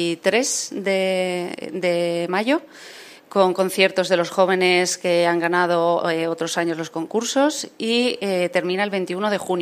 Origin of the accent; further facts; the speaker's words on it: Castilla-La Mancha, Spain; now in Madrid, Spain; luego en el conservatorio en Campo de Cristana, en Alcázar de San Juan, hasta que ya me vine aquí a estudiar toda mi carrera